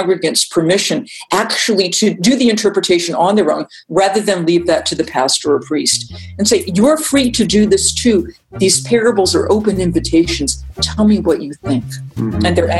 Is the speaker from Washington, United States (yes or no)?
no; Massachusetts, United States; I'm from Massachusetts. I learned all about the Pilgrims